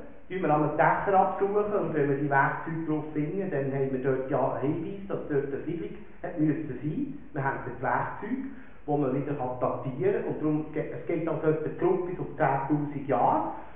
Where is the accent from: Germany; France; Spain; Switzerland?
Switzerland; Bern; Wir merken, dass es ist schwierig als Berner schnell zu reden